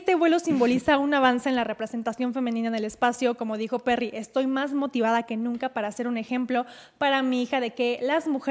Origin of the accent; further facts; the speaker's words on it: Mexico; también como buenos mexicanos, no faltaron los chistositos